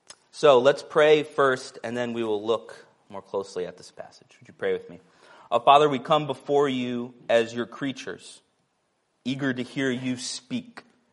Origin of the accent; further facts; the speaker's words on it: Miami, Florida, United States; I grew up in Miami. I thought there was like 10 stars in the sky.